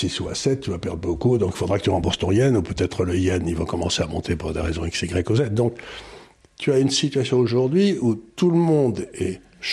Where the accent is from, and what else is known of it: Occitanie, France; born or raised there